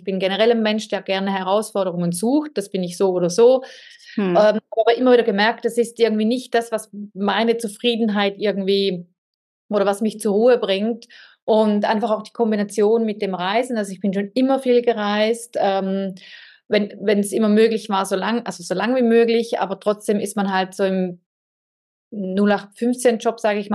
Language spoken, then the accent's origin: German; Switzerland; Ich bin Schweizerin und ich habe mit 43 entschieden, dass ich ein komplett anderes Leben möchte.